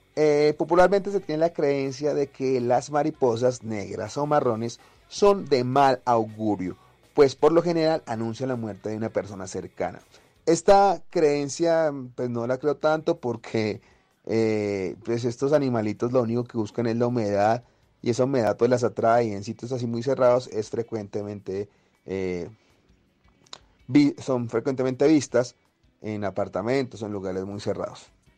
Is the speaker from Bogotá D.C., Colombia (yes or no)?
yes; Bogotá, Bogotá D.C., Colombia; ese paradigma que tenemos los bogotanos para quienes llevamos habitando esta ciudad. Y es que quienes vivimos en esta ciudad durante muchos años, toda la vida